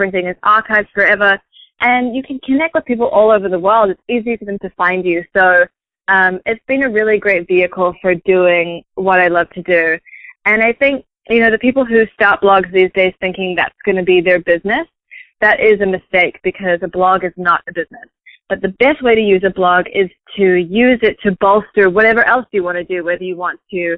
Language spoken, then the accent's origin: English; New Zealand; now in New York, United States; I'm from New Zealand and I've been living in New York for the last 8 years.